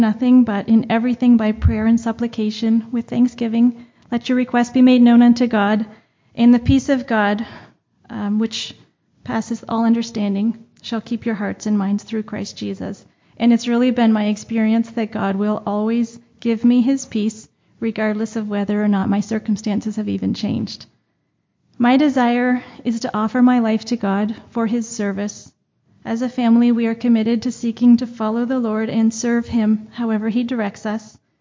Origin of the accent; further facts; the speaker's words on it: Nova Scotia, Canada; I am originally from Nova Scotia in Canada, and our family lives in New Brunswick.